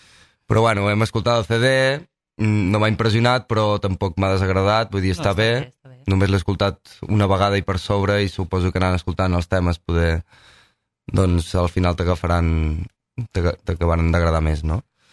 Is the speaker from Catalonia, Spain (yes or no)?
yes; Torroella de Montgrí, Catalonia, Spain; els altres són de Torroella de Montgrí, que és el meu poble